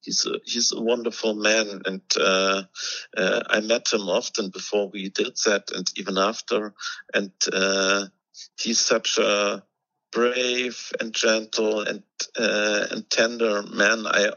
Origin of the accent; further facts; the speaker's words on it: East Germany, Germany; I grew up in East Germany, and in East Germany, these people were great heroes.